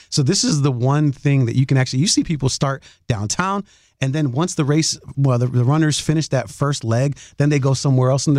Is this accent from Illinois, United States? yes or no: yes; Chicago, Illinois, United States; I can say, you know, I'm from Chicago.